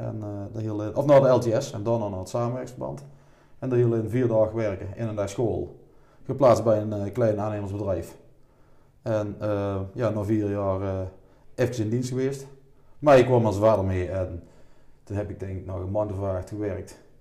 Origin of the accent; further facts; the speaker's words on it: Deurne, North Brabant, Netherlands; Ik ben geboren in de Koolhof. Of in ieder geval in het ziekenhuis in Deurne, maar wij zijn opgegroeid in de Koolhof.